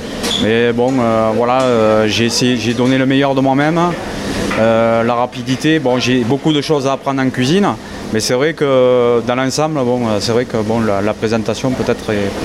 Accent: Grandrieu, Occitanie, France; Je suis du côté de Grand-Rieu.

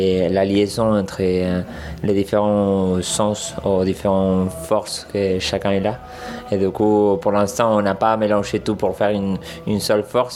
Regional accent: Argentina; French is a second language; moved away as an adult; now in France; Je viens de l'Argentine. Ça fait 7 ans que je suis ici en France pour faire mes études dans les arts du cirque.

